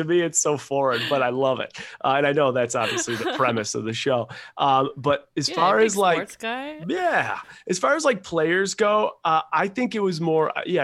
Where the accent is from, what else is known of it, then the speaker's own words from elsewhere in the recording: Buffalo, New York, United States; born there; I was born in Buffalo, New York, and I was I played soccer in college, played hockey growing up